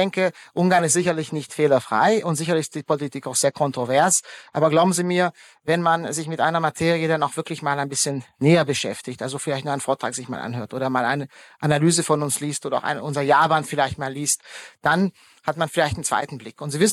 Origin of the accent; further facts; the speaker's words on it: Ludwigsburg, Baden-Württemberg, Germany; Ich bin selbst, wie gesagt, in Baden-Württemberg aufgewachsen, in Ludwigsburg bei Stuttgart.